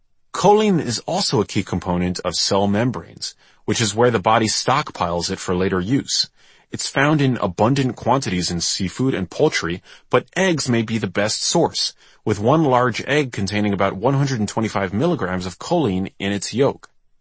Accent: New York City, New York, United States; Growing up in New York City, I would always feel my spirits drop come the fall.

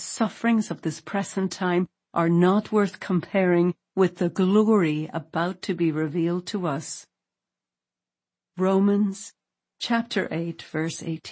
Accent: Derry, Northern Ireland, United Kingdom; I was born in Derry City, Northern Ireland, a beautiful border town in the northwest of Ireland. Yet throughout my childhood, my town was filled with tension and violence that began when I was about 8 years old.

